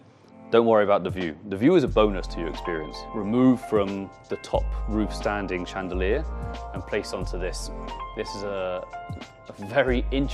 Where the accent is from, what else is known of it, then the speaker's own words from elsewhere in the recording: Exmouth, South West England, United Kingdom; I grew up 5 minutes from the beach in my hometown in Exmouth. All very coastal, all very lots of rolling hills and countryside, and very, very picturesque part of the world.